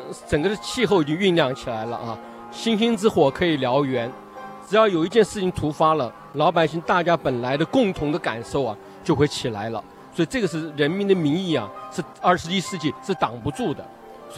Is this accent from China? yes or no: yes; China; 我想我们中国人是有希望的